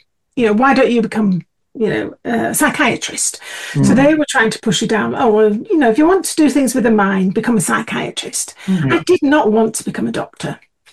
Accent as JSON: {"language": "English", "country": "South Africa", "tie": "born or raised there", "said": "growing up in South Africa, you know, there was always a slightly greater appreciation of homeopathy in South Africa. You know, I was brought up there in the 70s, well, in the 60s and 70s."}